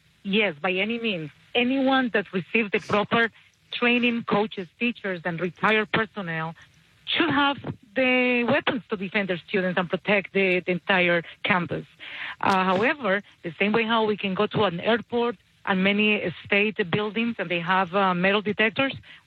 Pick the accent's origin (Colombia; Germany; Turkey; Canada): Colombia; English is a second language; now in United States; I am from Colombia